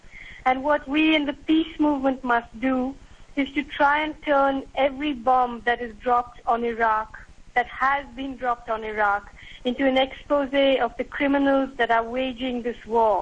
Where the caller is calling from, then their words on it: Kerala, India; I'm calling from Kerala in India, where it's close to midnight.